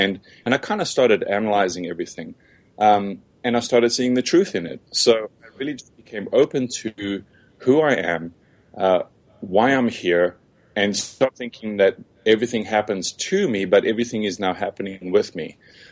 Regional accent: South Africa; moved away as an adult; I was born and raised in South Africa. I've been here for about 14 years. Arrived when I was 24.

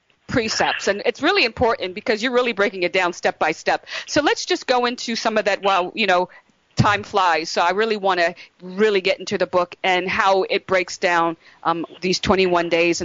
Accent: New Jersey, United States; especially, you know, a young woman growing up in New Jersey, you want to sing, what's wrong with you?

